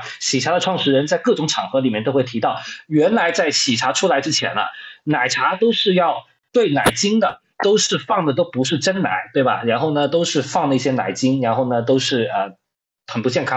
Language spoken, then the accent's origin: Chinese; China; 可能是我们中国人享有的比较大的一个、比较主要的一种自由哈